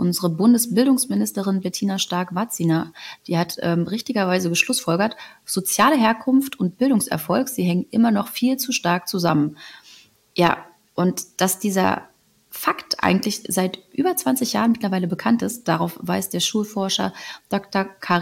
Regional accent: Berlin, Germany; bei uns in Berlin ist es so, der Wechsel ist nach der 6. Klasse.

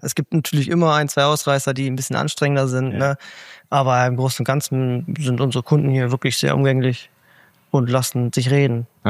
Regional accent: Spenge, North Rhine-Westphalia, Germany; Ich komme ja aus Spenge, das ist ja ein Stück hier hin, das sind da ungefähr 60 Kilometer hier hin.

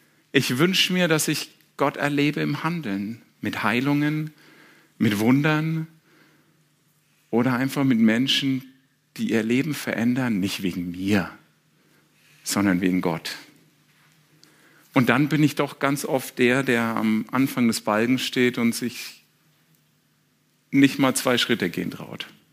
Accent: Germany; sicherheitsbedürftig ich als Deutscher auch bin

